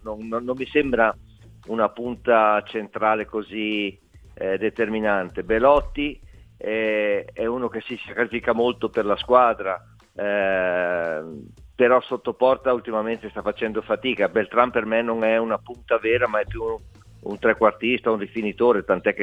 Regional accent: Verona, Veneto, Italy; now in Genoa, Italy; Io vivo, sono di Verona, vado spesso a Verona pur vivendo a Genova

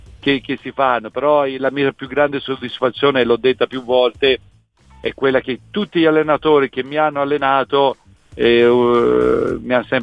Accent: Monsummano Terme, Tuscany, Italy; now in Milan, Italy; sono residente a Milano, sono nato a Montecatini, ma come voi sapete io sono di Monsummano Terzo.

